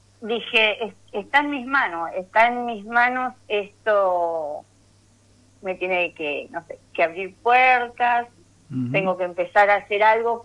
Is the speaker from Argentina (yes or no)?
yes; Saldungaray, Buenos Aires Province, Argentina; aparte vengo orgullosa de representar a mi pueblo, a Saldungaray.